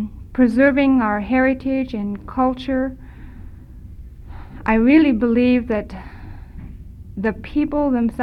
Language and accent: English; Delta, Alaska, United States; I was raised in Delta. There were no other Natives in the community.